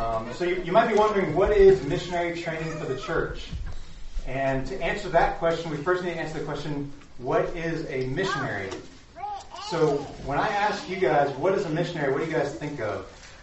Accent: Atlanta, Georgia, United States; now in Sarasota, United States; Well, I am from Atlanta, Georgia, originally. And I came to Sarasota to go to the Ringling College of Art and Design.

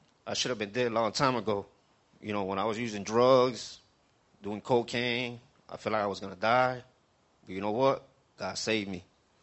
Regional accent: Sarasota, Florida, United States; also born or lived in Miami; I'm 39 years old. I was born in Miami, but raised in Sarasota my whole life.

